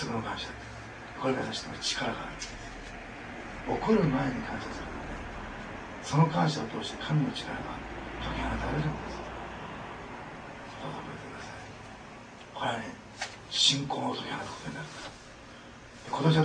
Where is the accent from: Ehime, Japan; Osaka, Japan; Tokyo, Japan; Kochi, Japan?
Osaka, Japan; born there; 私大阪生まれでせっかちですから、